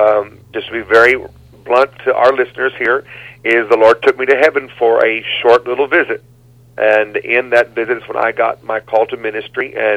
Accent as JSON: {"language": "English", "town": "Tulsa", "region": "Oklahoma", "country": "United States", "tie": "born there", "said": "Well, I was born in Tulsa, Oklahoma in 1966, so that makes me 45 years old."}